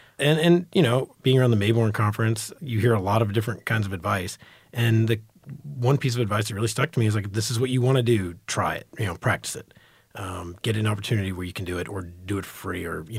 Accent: Texas, United States; growing up in Texas, reading Texas Monthly and D Magazine and New York Times Magazine and a bunch of this

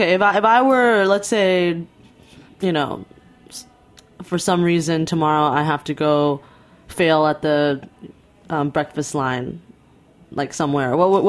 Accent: Taiwan; So I'm from Taiwan

